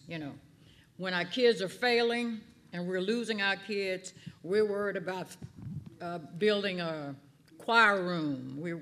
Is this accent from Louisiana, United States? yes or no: yes; Lafayette, Louisiana, United States; now in Monroe, United States; I'm from Lafayette, Louisiana, okay? Been in Monroe for quite some time.